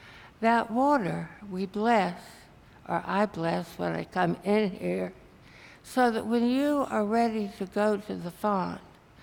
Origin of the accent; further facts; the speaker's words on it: Birmingham, Alabama, United States; particularly in Birmingham, my hometown